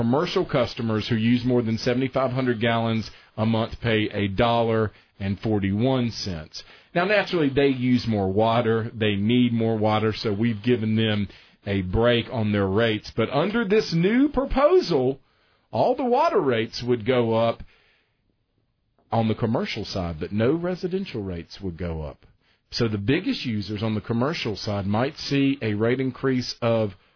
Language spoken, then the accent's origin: English; Beaver Dam, Kentucky, United States; I'm from Beaver Dam.